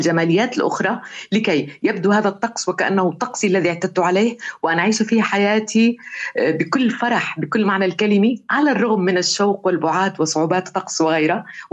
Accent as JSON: {"language": "Arabic", "town": "As-Suwayda", "region": "As-Suwayda Governorate", "country": "Syria", "tie": "born or raised there", "lives_now": "Russia", "said": "في أسرتي المتدينة جدا، وأنا نشأت في مدينة السويداء، السويداء مدينة ولكن لها كثير من الطابع الريفي"}